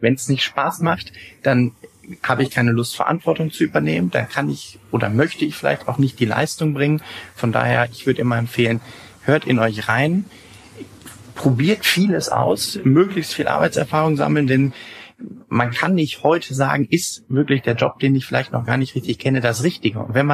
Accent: North Rhine-Westphalia, Germany; Ich bin absoluter Lokalpatriot. Ich liebe meine Heimatstadt und das Ruhrgebiet

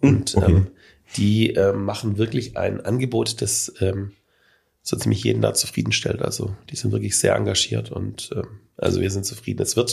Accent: Vaihingen an der Enz, Baden-Württemberg, Germany; born there; ich bin in Feigen geboren. Das ist immer ganz witzig, weil der Stuttgarter verbindet ja Feigen mit Stuttgart-Feigen. Ja. Es gibt aber ein zweites Feigen noch, kennt man vielleicht von der Bahn, Feigen an der Enz.

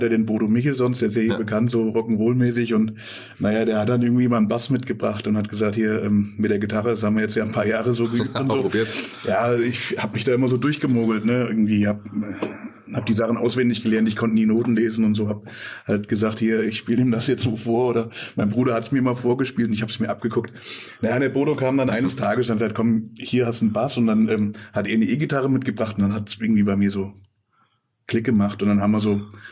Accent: Thuringia, Germany; now in Fulda, Germany; Obwohl meine Frau auch aus Südthüringen ist. Also wir kommen beide quasi aus der Gegend, aber uns hat es dann halt hierher verschlagen.

